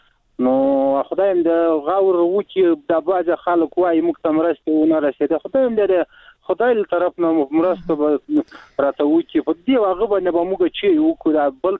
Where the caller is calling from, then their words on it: Logar, Afghanistan; د لوګر ولایت نه مې د سراډی کني ولې